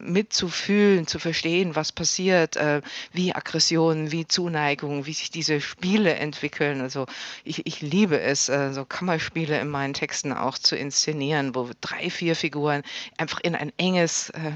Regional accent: Munich, Bavaria, Germany; born or raised there; now in Berlin, Germany

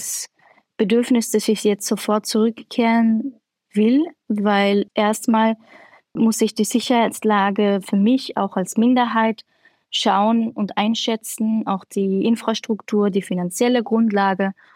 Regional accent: Kobani, Aleppo Governorate, Syria; now in Salzburg, Austria; Ich wohne in Salzburg in Österreich seit 9 Jahren, bin ursprünglich aus Syrien, aus einer kurdischen Stadt namens Kobane.

